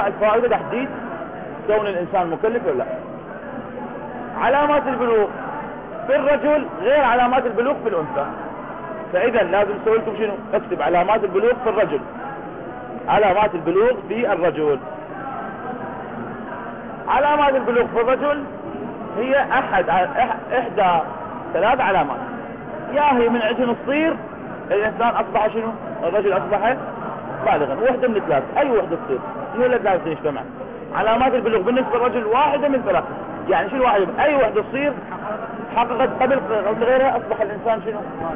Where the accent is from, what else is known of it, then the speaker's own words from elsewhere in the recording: Iraq; مو هاي العانة اللي أكو منطقة عندنا في العراق